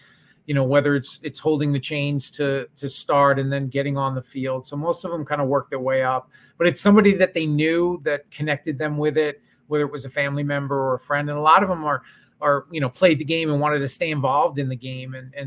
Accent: New York, United States; Growing up in Long Island, I went to Hofstra

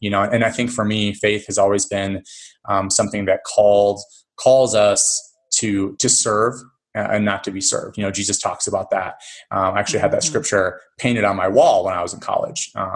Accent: New York, United States; now in Houston, United States; I am originally from upstate New York. My wife is from Houston, Texas. And we moved there for a year and just picked it up.

